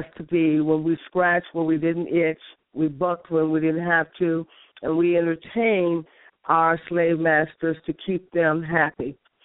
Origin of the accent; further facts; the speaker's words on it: Indiana, United States; That is the reason why I'm back here in the state of Indiana, my hometown.